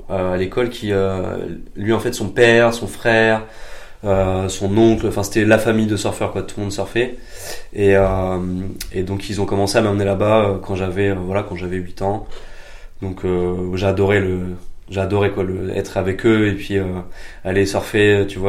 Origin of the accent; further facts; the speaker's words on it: La Rochelle, Nouvelle-Aquitaine, France; j'ai grandi à La Rochelle, donc si tu veux, c'est quand même. C'est quand même un environnement nautique, tu vois.